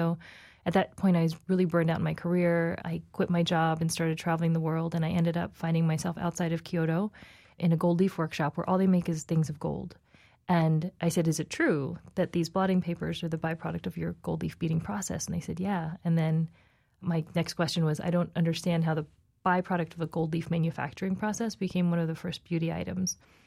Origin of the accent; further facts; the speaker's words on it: New Jersey, United States; I'm not Japanese. I'm from New Jersey. I look Asian and I'm Taiwanese ethnically.